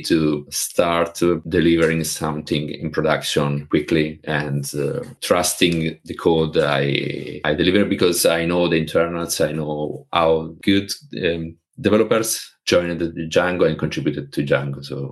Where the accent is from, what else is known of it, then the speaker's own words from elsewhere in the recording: Pescara, Abruzzo, Italy; English is a second language; I founded the local community Python Pescara in my hometown.